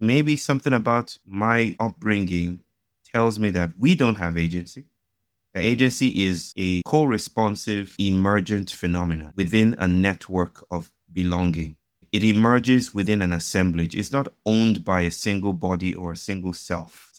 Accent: Nigeria; Well, I grew up in Nigeria

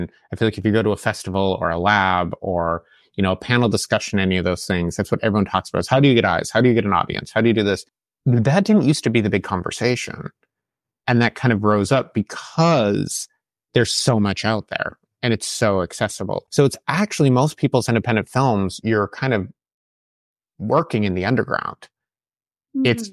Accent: Minneapolis, Minnesota, United States; I'm currently sitting in Minneapolis, Minnesota, which is my hometown, and I do a lot of projects here.

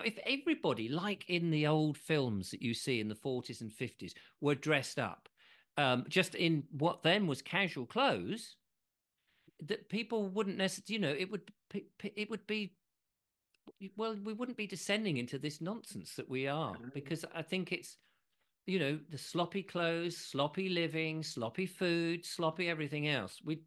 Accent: England, United Kingdom; I'm English.

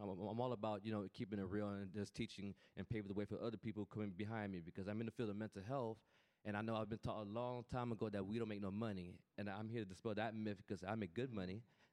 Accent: Miami, Florida, United States; Because, you know, I'm a kid from Miami. For those of you know, for inner city black kid, all the way out of the hood is sports.

